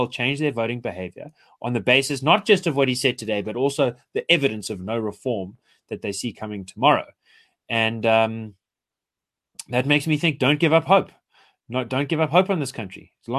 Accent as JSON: {"language": "English", "country": "South Africa", "said": "And as a South African who is excited by the idea of us becoming a robust democracy"}